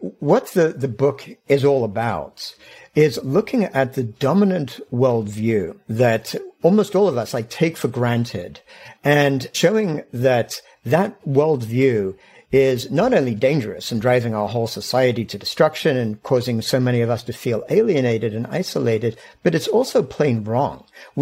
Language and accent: English; England, United Kingdom; I grew up in England.